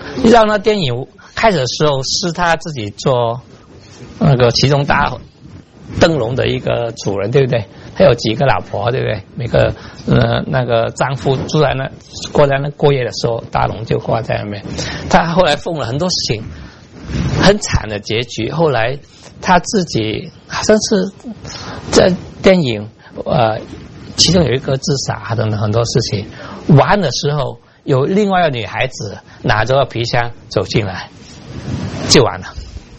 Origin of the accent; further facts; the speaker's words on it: China; 我是中国人，所以我看到中国古代好惨